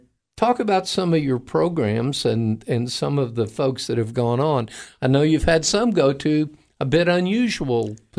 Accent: Florida, United States; back even when I was in high school in Florida. I grew up near the Kennedy Space Center, and I had a physics professor who was a wild man

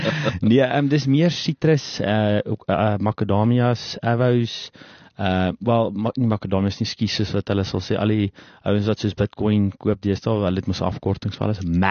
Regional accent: South Africa; geografies is dit in die ooste van Suid-Afrika. Is ek daar gebore, plaas groot geword. My 8 tot op 18 skool gegaan daar, so laerskool Waterfuur, hoërskool op Ferreira.

